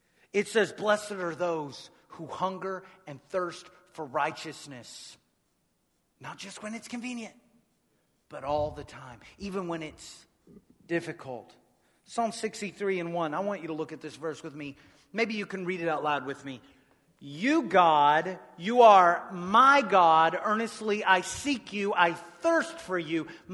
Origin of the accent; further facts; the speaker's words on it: United States; I ate it anyway, because I'm an American.